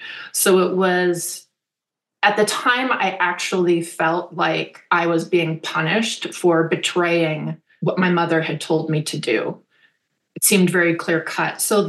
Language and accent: English; Berkeley, California, United States; I grew up in Berkeley. My mother was a feminist and my father left her when I was 10.